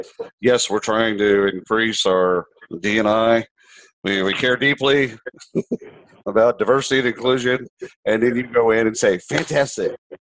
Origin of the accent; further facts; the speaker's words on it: Iowa, United States; We're both from Iowa. We've both grown up in a kind of same town.